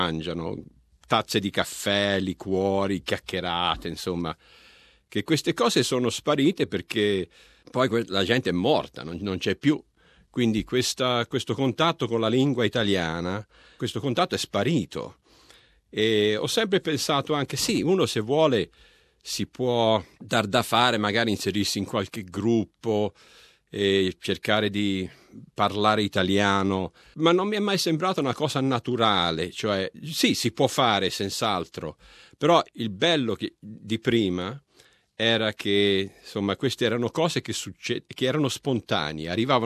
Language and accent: Italian; Australia; E quindi sono australiano o italiano? Guardi, sarò australiano ma con un forte componente italiano, fortissimo.